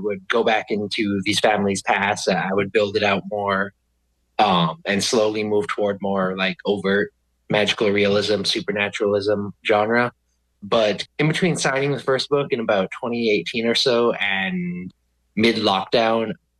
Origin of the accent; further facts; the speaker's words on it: Cass Lake, Minnesota, United States; also born or lived in Bemidji; I grew up in and around the Leech Lake Reservation area, Cass Lake in Bemidji. Went to school Cass Lake my whole life.